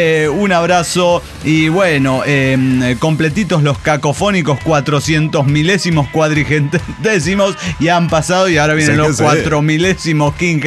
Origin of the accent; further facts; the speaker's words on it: Guanajuato, Mexico; porque somos de Guanajuato